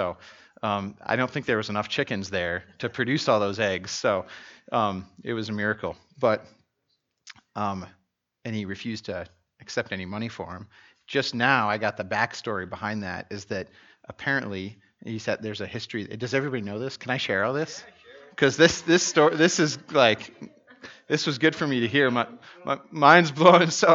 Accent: Greeley, Colorado, United States; I'm from Greeley, so we are in partnership with Redemption Church of Greeley

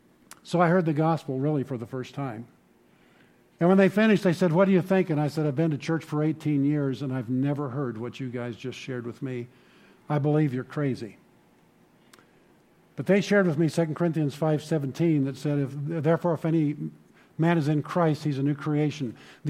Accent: Fort Lupton, Colorado, United States; I was raised in Fort Lupton, so the Highland Huskies and the Fort Lupton Blue Devils were big rivals back in the day

